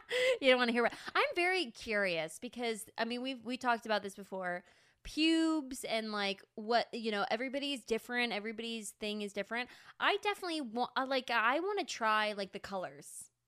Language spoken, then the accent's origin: English; Apple Valley, United States; Yeah, I grew up in Apple Valley.